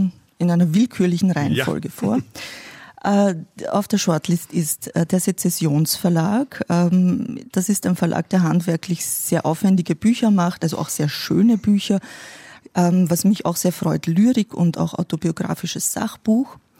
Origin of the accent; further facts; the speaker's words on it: Austria; wie du weißt, komme ich aus Österreich